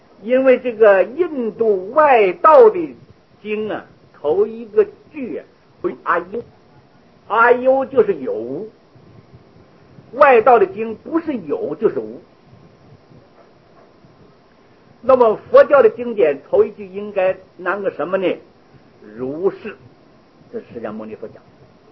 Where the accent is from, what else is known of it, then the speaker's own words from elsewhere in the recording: China; 你比如说我们从大陆来的，你大陆的东西你一样东西带不来